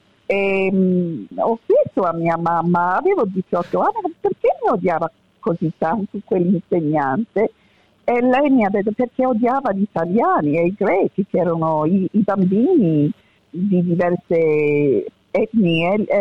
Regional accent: Australia; Ma io sono nata in Australia, sono cresciuta in Australia, ho fatto la scuola, l'università, tutto in Australia.

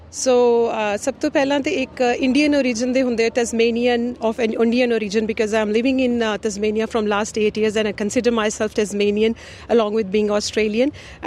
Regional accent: Batala, Punjab, India; also born or lived in Kalanaur / Jalandhar / Dehradun / Delhi; ਮੈਂ ਪੰਜਾਬ ਦੀ ਜੰਮਪਲ ਹਾਂ। ਮੈਂ ਬਹੁਤ ਛੋਟਾ ਡਿਸਟ੍ਰਿਕਟ ਗੁਰਦਾਸਪੁਰ ਦੇ ਵਿੱਚ ਕਲਾਨੌਰ ਹੈ, ਉੱਥੇ ਮੇਰੀ ਪੈਦਾਇਸ਼ ਹੋਈ। Then I had my basic schooling from Batala, then Jalandhar, then I did my masters from Dehradun, then daily.

